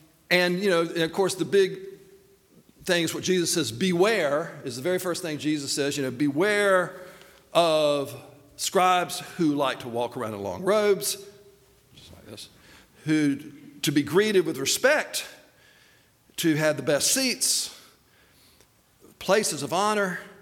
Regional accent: Laurel Hill, United States; I think I remember as a child growing up in Church in the Pines in Laurel Hill

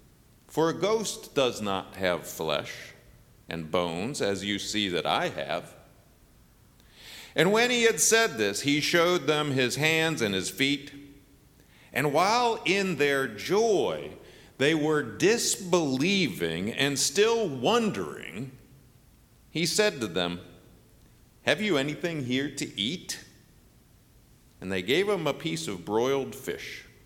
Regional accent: Michigan, United States; When I was growing up in Michigan, it was, of course, Christmas.

